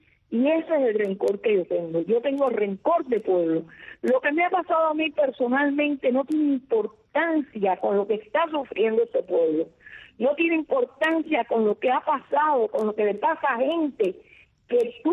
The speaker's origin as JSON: {"language": "Spanish", "region": "Havana", "country": "Cuba"}